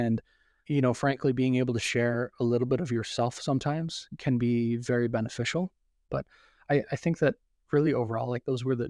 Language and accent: English; South Dakota, United States; It's really interesting because, so while I grew up in South Dakota, my wife grew up in Long Island.